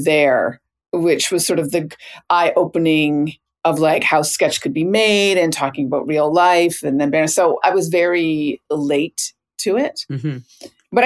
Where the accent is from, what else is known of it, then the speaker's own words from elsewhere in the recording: East Coast, Canada; Also, much like Waylon, I was from the East Coast, I was a massive fan of CODCO.